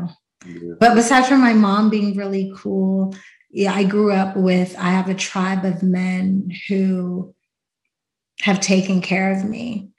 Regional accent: Pittsburgh, Pennsylvania, United States; Oh, yeah, I'm from Pittsburgh. I eat cheesesteaks and tacos.

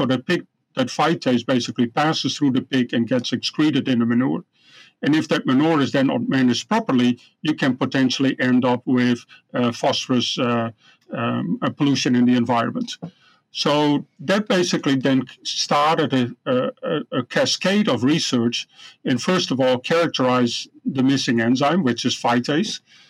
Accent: Netherlands; English is a second language; also born or lived in Illinois; now in Canada; I'm originally from the Netherlands. In the 92 to 96, I did a PhD at the University of Illinois. Then moved to Canada and worked for 8 years at Prairie Swine Center in Saskatoon.

